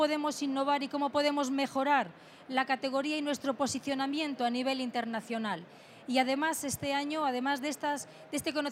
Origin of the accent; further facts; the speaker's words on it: Castile and León, Spain; mi corazón entenderéis que esté en mi tierra